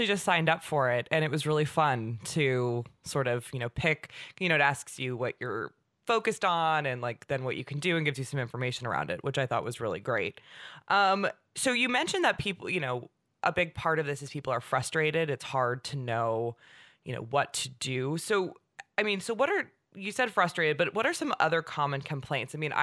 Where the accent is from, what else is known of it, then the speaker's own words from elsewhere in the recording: California, United States; this week's winner is Dianne freaking Feinstein. Holy shit, I am proud of my home state senator.